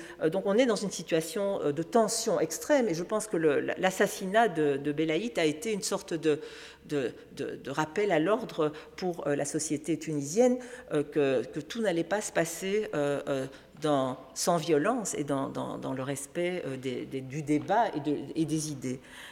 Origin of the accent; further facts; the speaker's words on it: Belgium; Et que chez nous, en Belgique, eh bien, c'est depuis l'année 2000 constitutionnellement